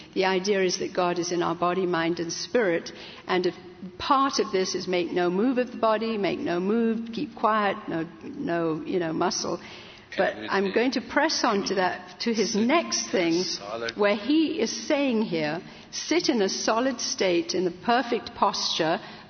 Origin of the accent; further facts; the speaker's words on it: India; where I grew up in India, this kind of teaching was 100% acceptable.